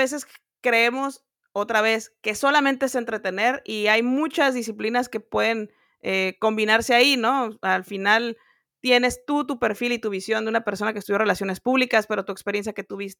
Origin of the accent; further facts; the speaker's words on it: Mexico; a veces como cultura mexicana necesitas que te obliguen a cumplir